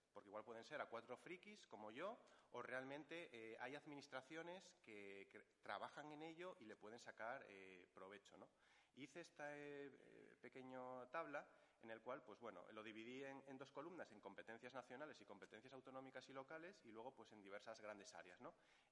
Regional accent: Oviedo, Asturias, Spain; a miña nai é de Lugo, soy medio gallego, aunque siempre pues, nací en Oviedo, estudié en Oviedo, me trabajo en Oviedo, pero bueno, que me considero muy, muy gallego

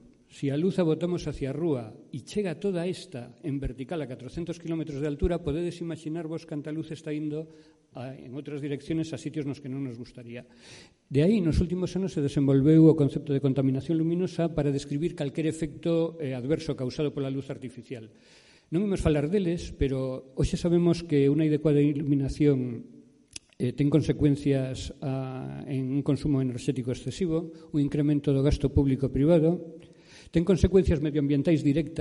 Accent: Pontevedra, Galicia, Spain; born there; Eu nacín en Pontevedra e desde aí víamos as estrelas nos anos 60

